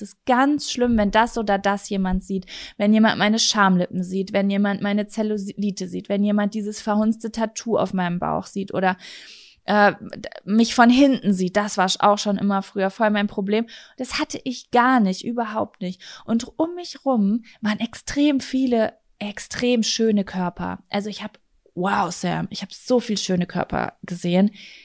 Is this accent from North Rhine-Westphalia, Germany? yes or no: yes; North Rhine-Westphalia, Germany; Bei uns in Ostwestfalen gibt es ja ganz viel.